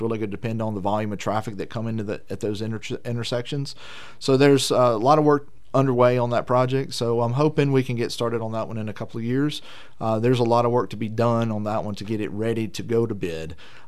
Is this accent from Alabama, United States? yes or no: yes; Somerdale, Alabama, United States; I've lived my entire life in Baldwin County. I grew up in Somerdale. I went to school at Foley. Married my high school sweetheart.